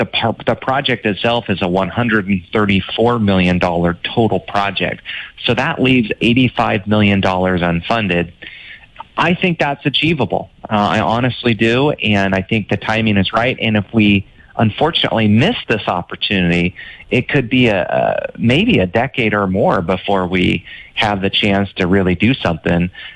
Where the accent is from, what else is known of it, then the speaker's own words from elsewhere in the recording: Wenatchee, Washington, United States; What about my hometown of Wenatchee?